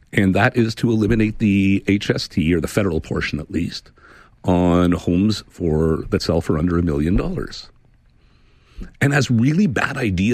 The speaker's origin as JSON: {"language": "English", "country": "Canada", "said": "because I find it embarrassing as a Canadian that we are saying, welcome to this country, there's your sidewalk."}